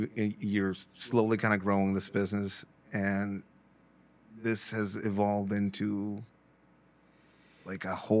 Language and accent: English; Tijuana, Baja California, Mexico; I've made it a point to come back and record these conversations here in Tijuana because, one, it's my hometown. I grew up here.